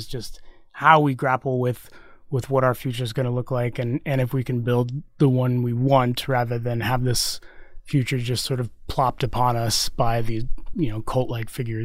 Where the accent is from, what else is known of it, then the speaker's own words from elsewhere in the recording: Texas, United States; now in San Francisco, United States; Like, my folks, I grew up in Texas, so, mm-hmm. like, my folks live there.